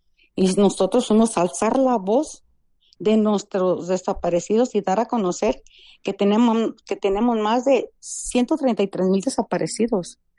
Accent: Zapopan, Jalisco, Mexico

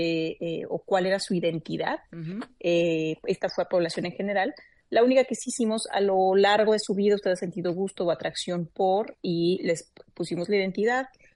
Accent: Mexico; la idea es pues explorar ese tema, ver cómo estamos como mexicanos, qué estamos pensando

